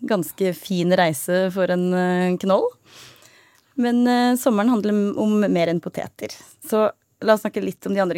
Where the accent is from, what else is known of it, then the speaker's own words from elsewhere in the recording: Buskerud, Norway; Så vi dyrket gulrøtter hjemme i Hallingdal da, forresten.